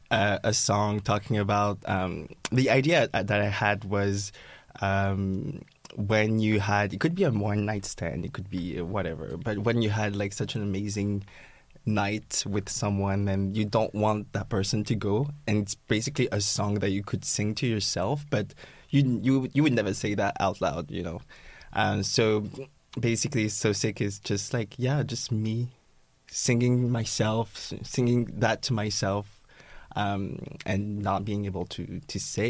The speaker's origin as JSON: {"language": "English", "country": "Guadeloupe", "second_language": "English", "said": "I'm from Guadeloupe, which is a French and next French colony, which is now a French department, which is considered like a part of France. Outside of France, just like Hawaii. Mm-hmm. We speak mainly French there."}